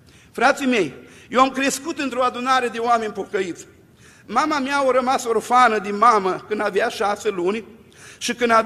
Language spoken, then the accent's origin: Romanian; Bucovina, Romania; De la noi la Suceveni, să venim din Bucovina, ne-i un pic mai greu.